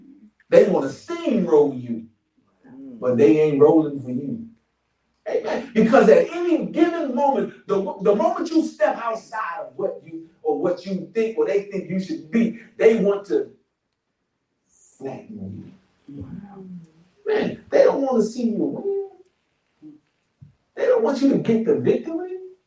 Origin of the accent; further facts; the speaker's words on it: Washington, District of Columbia, United States; from Southeast Washington, D.C. by way of the Holy Ghost.